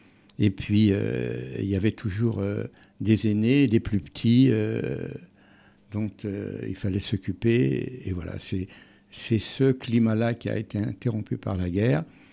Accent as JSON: {"language": "French", "town": "Paris", "region": "Île-de-France", "country": "France", "tie": "born there", "said": "Pourquoi je suis né à Paris ? Eh bien, je suis né à Paris pour ces raisons-là."}